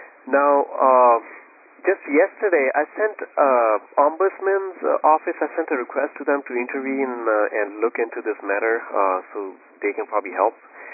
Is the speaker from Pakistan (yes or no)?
yes; Pakistan; I'm from Pakistan.